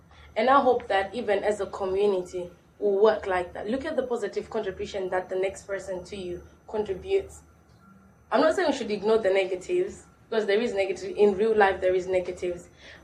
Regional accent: Zimbabwe; accent: African; now in England; I had a very strong African accent. And I stood in front of the class and I told the class why I'd moved to the country, which is I was fleeing away from the political violence in Zimbabwe.

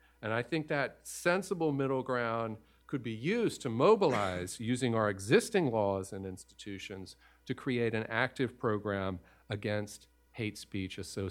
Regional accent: Louisiana, United States; I'm from Louisiana.

